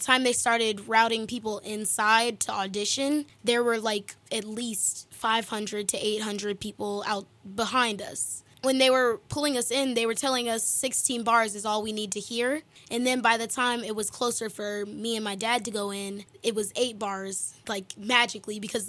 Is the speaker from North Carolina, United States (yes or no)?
yes; Cary, North Carolina, United States; Yes, I was. I was born in Cary.